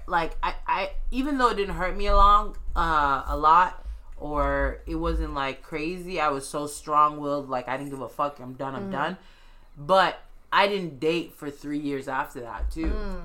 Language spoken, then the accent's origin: English; Maine, United States